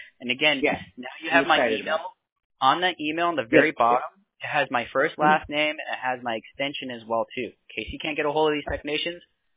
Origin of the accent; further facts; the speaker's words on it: New York City, New York, United States; born there; I was born in the Bronx, New York, and so I kind of travel a lot over there.